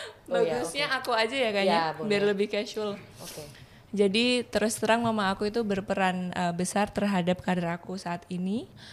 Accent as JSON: {"language": "Indonesian", "town": "Yogyakarta", "region": "Special Region of Yogyakarta", "country": "Indonesia", "said": "Aku aslinya darahnya Jogja, cuman kemarin waktu ikut Putri Indonesia, karena atribusi aku Apnon, Apnon Jakarta Barat, jadinya represent DKI Jakarta 1."}